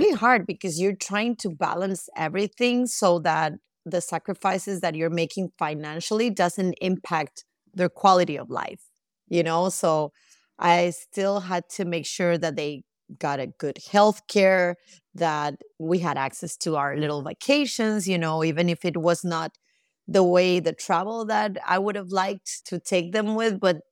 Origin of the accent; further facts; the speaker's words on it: Costa Rica; moved away as an adult; at that point, the father and I were still together and we decided to move to Costa Rica because it was my home country.